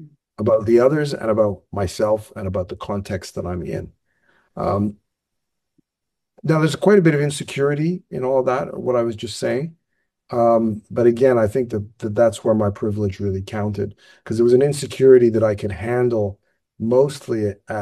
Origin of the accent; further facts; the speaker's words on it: Saskatchewan, Canada; born there; also born or lived in Ottawa / New York / Rome; Because I was born in Saskatchewan and moved to Ottawa, then moved to New York, then moved to Rome, et cetera, et cetera.